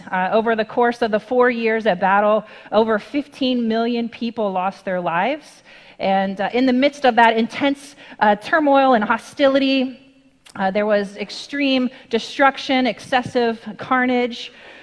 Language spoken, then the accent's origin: English; Williamsburg, Virginia, United States; And I grew up in Williamsburg, Virginia, which is surrounded by a lot of national history there.